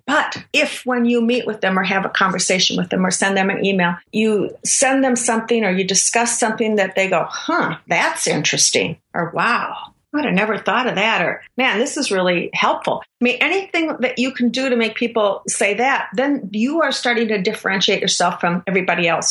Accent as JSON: {"language": "English", "region": "Minnesota", "country": "United States", "said": "Now, I'm from Minnesota. I get to say, you betcha."}